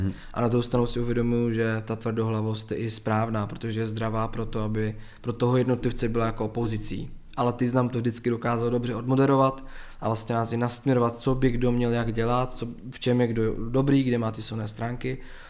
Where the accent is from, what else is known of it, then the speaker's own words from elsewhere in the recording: South Moravian Region, Czechia; jsme z Jižní Moravy, z Hodonínska, kde není, tam neexistuje moc podnikatelů, kteří by měli 21 let